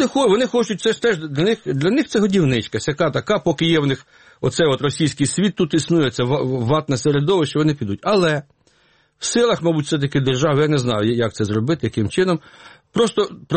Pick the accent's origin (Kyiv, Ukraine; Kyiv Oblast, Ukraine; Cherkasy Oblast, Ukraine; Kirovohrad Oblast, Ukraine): Cherkasy Oblast, Ukraine; Uman; Я впевнений, що, наприклад, в мою рідну Умань він не поїде